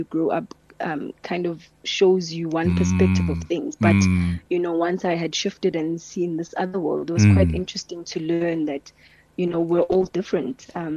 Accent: Boksburg, Gauteng, South Africa; also born or lived in Soweto; I lived there for a couple of years, and then when it was time for grade one, I moved to Boksburg.

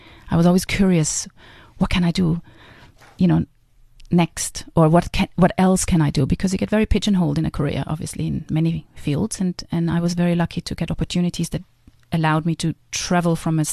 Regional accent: Graz, Styria, Austria; English is a second language; From Graz in Austria, yeah.

